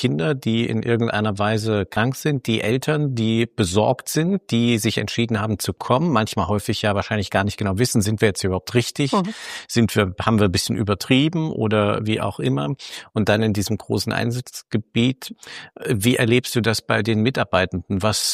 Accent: Gera, Thuringia, Germany; born there; Guck mal, ich bin in Gera geboren.

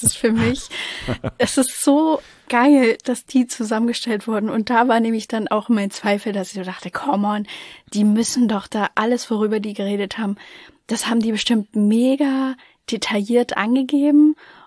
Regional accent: East Germany, Germany; ich komme aus dem Osten.

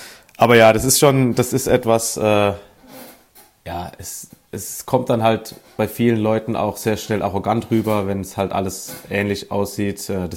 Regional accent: Sinsheim, Baden-Württemberg, Germany; born there; Genau, aus der Nähe von Baden-Baden, aus Sinsheim. Nicht zu verwechseln mit dem Hoffenheim-Sinsheim. Das ist 100 Kilometer nördlicher. Kleine Gemeinde, 10.000 Einwohner, direkt 5 Minuten von Baden-Baden entfernt, ja.

